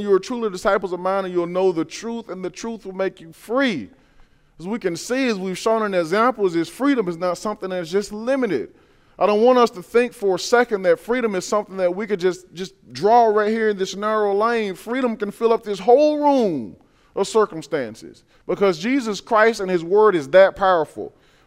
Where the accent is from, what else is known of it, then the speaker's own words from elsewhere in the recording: the South, United States; I come from the South, and some of you come from other places that aren't the South